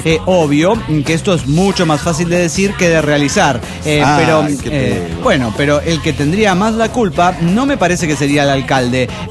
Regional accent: Veracruz, Mexico; Hola, ¿cómo están? … de Cochacuacos, Veracruz, México.

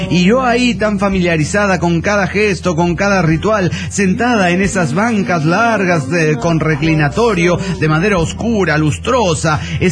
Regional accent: Dallas, Texas, United States; de Dallas, Texas.

